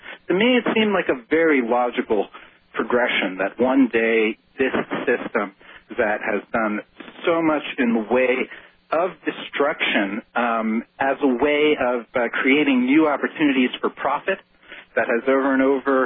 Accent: New York, United States; New York is my hometown, and I'm calling frantically to find out about family and such

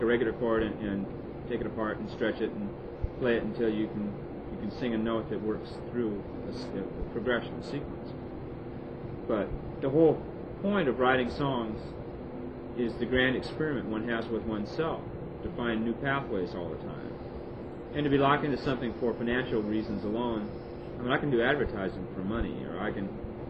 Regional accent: Pacific Northwest, United States; And I'm not a good old boy from the South. I'm from the Northwest all my life.

